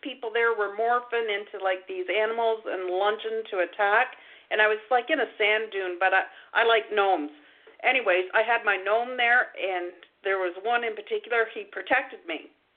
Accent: Ontario, Canada; Yeah, I'm a crazy Canucky.

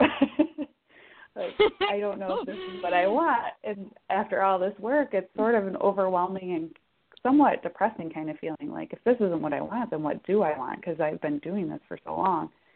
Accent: New York, United States; also born or lived in Florida / Washington, D.C.; I grew up in the Western New York area, and then after college, I moved down to Florida for a number of years, and then up to the D.C. area, and then back to Western New York for probably about 4 years.

